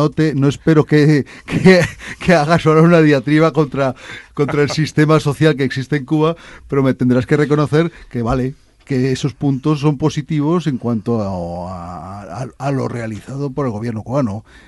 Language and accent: Spanish; Spain; Yo, como español que soy